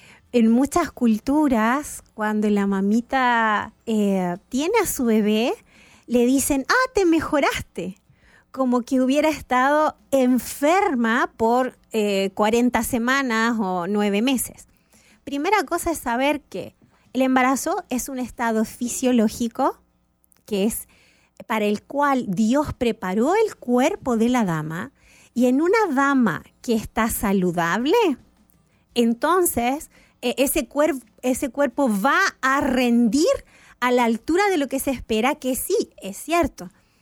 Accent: Argentina; born there; Argentina, que es donde yo nací

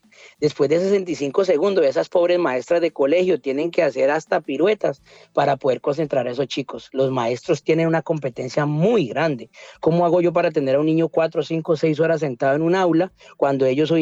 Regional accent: Colombia; Por ahí alguna vez escuché en mi país, en Colombia

